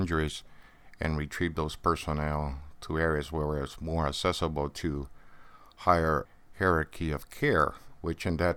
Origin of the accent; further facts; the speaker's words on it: Puerto Rico; also born or lived in Munich, Germany / Hawaii; I was born in Munich, Germany. And after a few years, well, we traveled to Hawaii and various states of the United States, and ultimately I ended in Puerto Rico at the end, approximately about the age of 6 or 7. And after that, I was basically raised there.